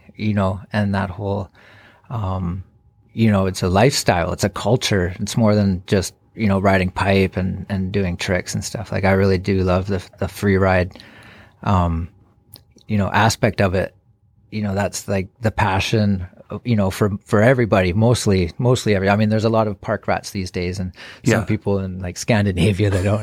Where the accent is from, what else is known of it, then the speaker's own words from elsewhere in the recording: Vancouver, British Columbia, Canada; Growing up in Whistler, you think all mountains are, you know, like that. And, you know, I'm from Vancouver